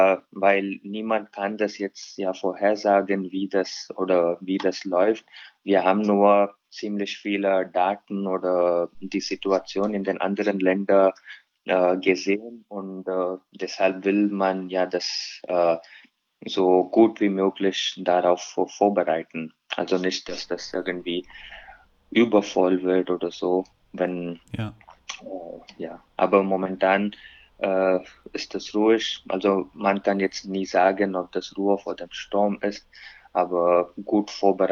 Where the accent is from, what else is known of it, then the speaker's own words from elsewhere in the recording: India; now in Germany; Genau, also natürlich ist das Gesundheitssystem in Deutschland viel stärker als bei uns in Indien.